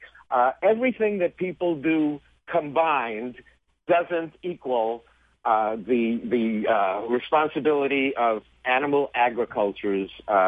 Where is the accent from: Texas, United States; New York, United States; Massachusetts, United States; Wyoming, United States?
New York, United States; So growing up in New York, I thought peas and carrots grew in cans. Salami came from a salami tree.